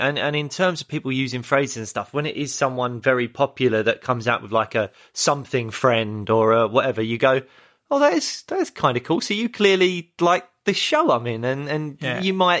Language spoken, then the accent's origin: English; Peckham, London, United Kingdom; I grew up in Peckham, yeah